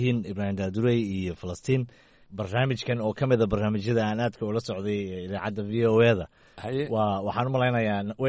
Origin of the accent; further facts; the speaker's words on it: Edmonton, Alberta, Canada; waxaan ka imid magaalada edmonton ee gobolka alberta oo ka mid ah magaalooyinka waaweyn ee ku yaala galbeedka kanada soomaaliduna ay xoogga u degan tahay